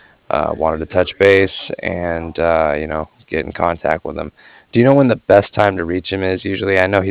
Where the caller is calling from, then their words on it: Cardiff, Wales, United Kingdom; I was calling from Cardiff.